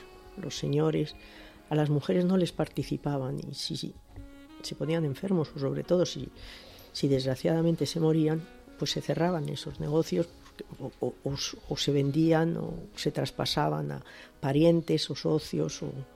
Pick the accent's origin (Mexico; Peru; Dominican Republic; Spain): Spain; Granada, Andalusia; acercarme un poco al mundo granadino, que es mi tierra.